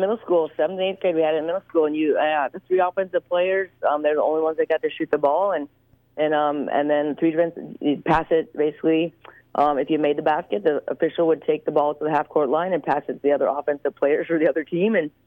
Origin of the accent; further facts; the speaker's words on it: Lake Mills, Iowa, United States; I am actually from Lake Mills, and so I played here, and I was the leading scorer.